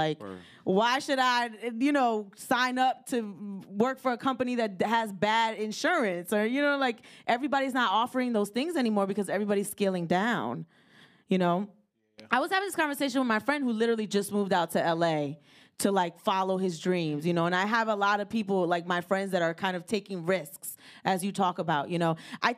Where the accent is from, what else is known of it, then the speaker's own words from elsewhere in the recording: New Jersey, United States; I said I'm from Jersey